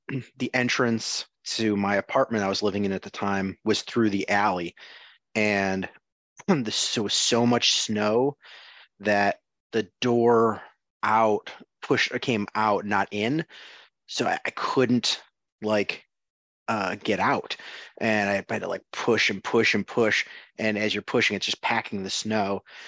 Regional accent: Chicago, Illinois, United States; I remember we're from Chicago.

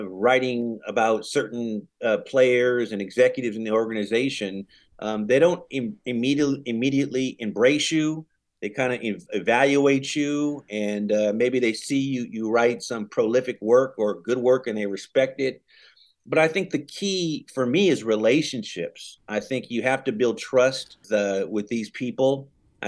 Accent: San Leandro, California, United States; Well, as a young kid growing up in San Leandro, California, that's in the East Bay, I was about 10 miles away from the Oakland Coliseum where the A's played.

